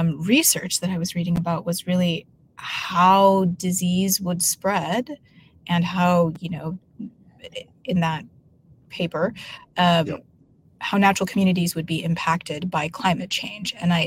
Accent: Denver, Colorado, United States; I briefly had a stint in a suburb of Denver, but born and raised in Denver.

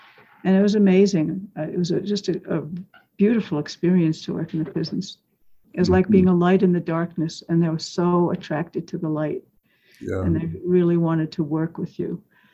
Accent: Cambridge, East of England, United Kingdom; born there; my father went to the University of Cambridge. And that's where I was born.

